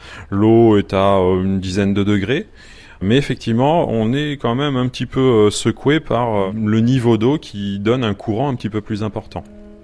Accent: Gramat, Occitanie, France; j'ai 39 ans. J'ai grandi dans le Lot, à Gramat, une petite commune, non loin de Rocamadour et du gouffre de Padirac.

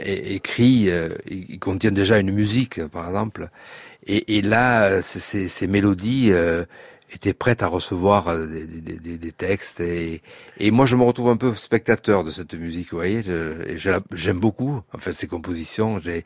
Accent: south of France, France; Ce sont des gens du Sud, on entendait à l'accent qu'on est tous du Sud.

